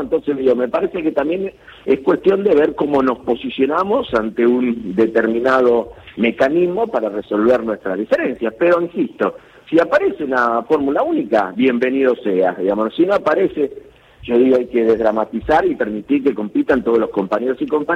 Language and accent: Spanish; Santa Fe, Argentina; Yo vengo de la provincia de Santa Fe, nosotros tenemos sistema de primarias abiertas, simultáneas y obligatorias, inclusive antes que la Nación.